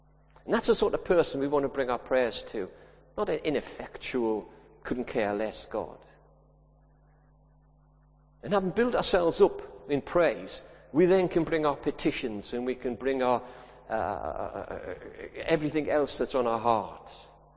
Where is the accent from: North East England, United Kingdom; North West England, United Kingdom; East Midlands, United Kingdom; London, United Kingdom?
North East England, United Kingdom; I mean, I come from the Northeast, and we have a distinct accent